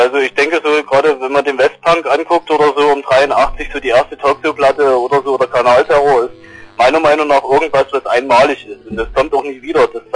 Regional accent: Dresden, Saxony, Germany; Gerade ich als Dresdner, da kennt natürlich jeder Paranoia.

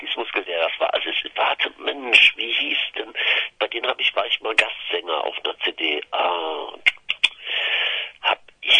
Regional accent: Cologne, North Rhine-Westphalia, Germany; ich bin ja Kölner.

